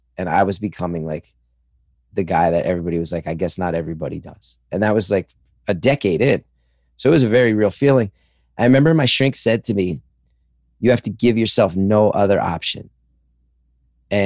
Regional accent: New Jersey, United States; I have a new podcast called New Jersey is the World that's all about my love of my home state where I just moved back to.

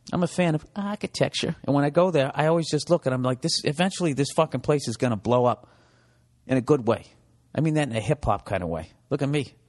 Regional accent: United States; So I'm an American.

